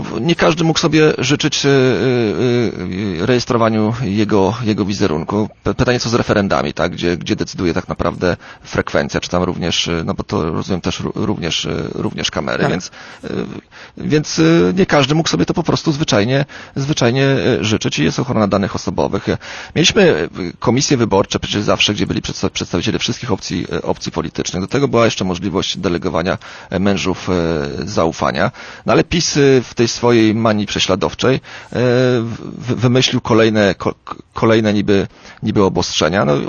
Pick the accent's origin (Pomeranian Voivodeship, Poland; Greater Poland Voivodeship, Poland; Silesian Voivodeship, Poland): Pomeranian Voivodeship, Poland; Słupsk; No to ja jestem ze Słupska, widzę Słupsk na przestrzeni lat